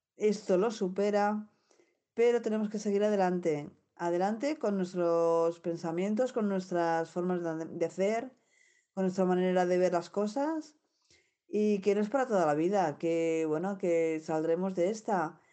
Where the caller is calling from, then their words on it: Barcelona, Catalonia, Spain; de Radio Nicosia, desde Barcelona.